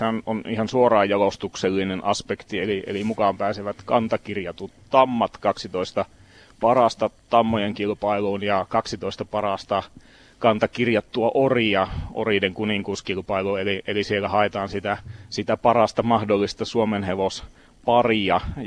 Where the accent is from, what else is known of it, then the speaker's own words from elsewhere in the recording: Haukipudas, North Ostrobothnia, Finland; samalta kylältä Haukiputaalta Oulun kupeesta ollaan kotoisin